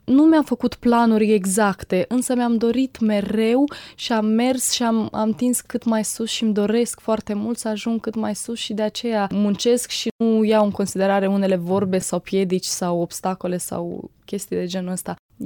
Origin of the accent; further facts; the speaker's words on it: Moldova; Normal, asta este patria mea. Mai ales că primul pas a fost făcut ca și moldovean, că eu am și cetățenie română.